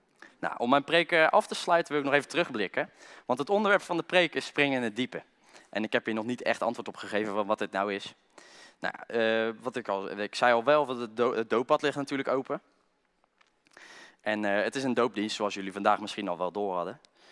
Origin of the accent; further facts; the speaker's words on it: Klaaswaal, South Holland, Netherlands; En ik ben als kind opgegroeid in de Nederlandse Hervormde Kerk in Klaaswaal. Ik ben daar ook als kind gedoopt.